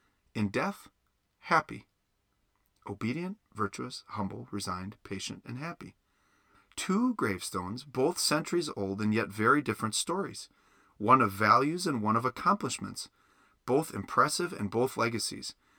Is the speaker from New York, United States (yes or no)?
no; Wisconsin, United States; Now, growing up in Wisconsin, history here is brand new relative to South Carolina or any of the original 13 colonies.